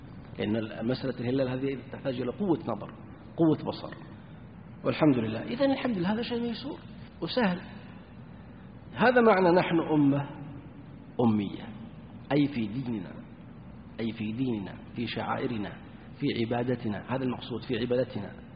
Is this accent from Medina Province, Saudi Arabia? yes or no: yes; Yanbu, Medina Province, Saudi Arabia; طبعا بلدنا ينبع هذه كانت مشهورة بهؤلاء